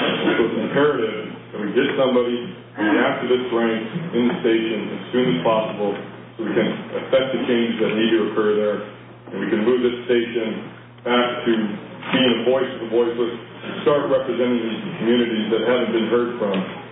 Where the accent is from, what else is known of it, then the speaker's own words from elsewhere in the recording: Houston, Texas, United States; I'm from Houston.